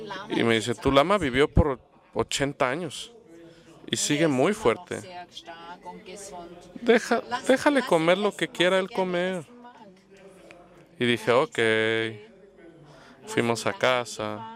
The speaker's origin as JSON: {"language": "Spanish", "country": "United States", "said": "Y yo soy americano"}